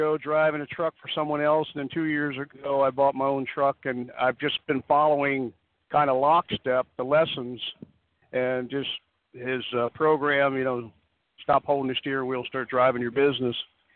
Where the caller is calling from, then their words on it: Pittsburgh, Pennsylvania, United States; Pittsburgh, Pennsylvania.